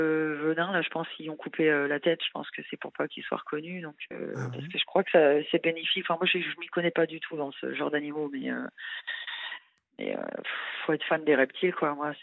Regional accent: Normandy, France; En fait, j'ai grandi en Sommeville, en région, dans le 76, en Normandie.

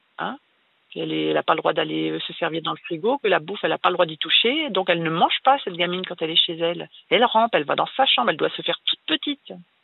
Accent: Hauts-de-France, France; Moi, je suis du nord de la France, hein. Je suis une ch'ti.

